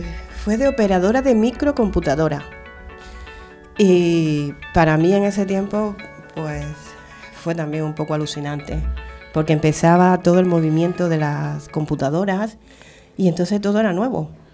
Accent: Cuba; now in Spain; Mi viaje más lejano ha sido a Turquía, sí, pero de aquí a España o desde que salí de Cuba, porque entonces sería España.

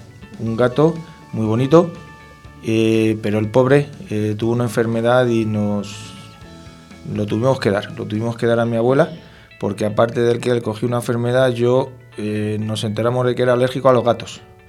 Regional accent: San Sebastián de los Reyes, Community of Madrid, Spain; era pequeñita, era en San Sebastián de los Reyes, era un tercer piso, eran tres habitaciones pero muy pequeñitas

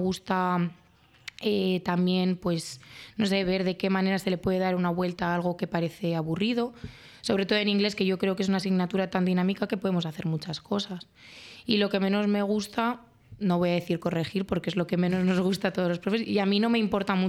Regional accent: Torrelavega, Cantabria, Spain; mi ciudad natal, que es Torrelavega, no tiene mucho interés

